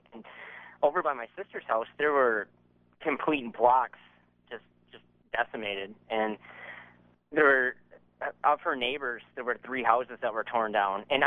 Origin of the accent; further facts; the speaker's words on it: Saginaw, Michigan, United States; especially growing up in Saginaw and living there for 18 years.